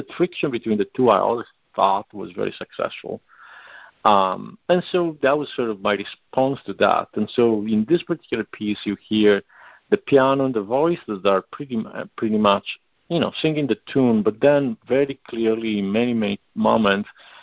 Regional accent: Sardinia, Italy; English is a second language; I'm originally from Sardinia, so my father and mother will hum, like, you know, other members of my family, traditional Sardinian folk tunes.

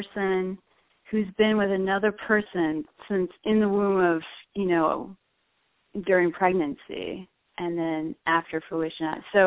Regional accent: Chicago, Illinois, United States; So I grew up around the Chicago area.

